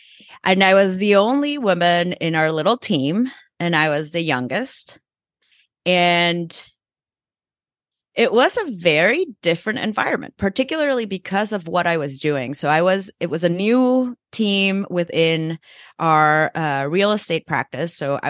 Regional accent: El Salvador; so I grew up in El Salvador. It's a very, very male-dominated country, patriarchal society.

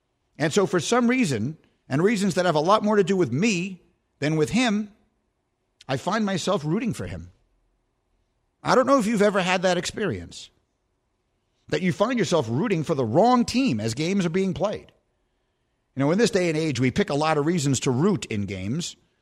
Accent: New York, United States; I grew up in New York and rooted for the Knicks, and we hated the Pacers. And then I went to Chicago

